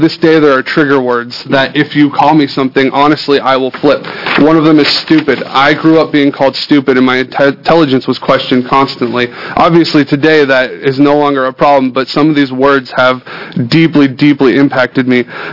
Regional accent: Oregon, United States; also born or lived in Alaska; I grew up in Oregon and have attended Oregon public schools since the second grade upon my moving here from Alaska.

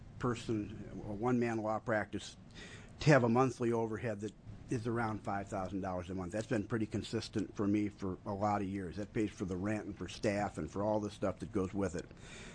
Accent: Albany, Oregon, United States; I'm from Albany.

